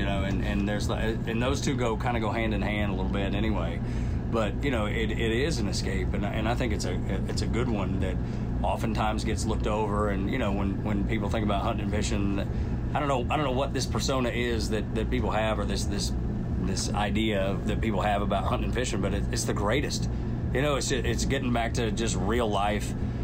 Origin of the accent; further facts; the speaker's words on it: Georgia, United States; And you know, being born and raised in Georgia myself, man, that's one of the things I think I'm most proud of is that people from here, they really embrace that.